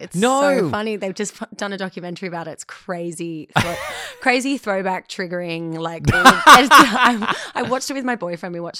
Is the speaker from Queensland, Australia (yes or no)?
yes; Gold Coast, Queensland, Australia; also born or lived in Gran Canaria, Spain; now in New York, United States; I was born in Spain in Gran Canaria. My parents are English. Yep. And then I moved to the Gold Coast, the Goldie, when I was six.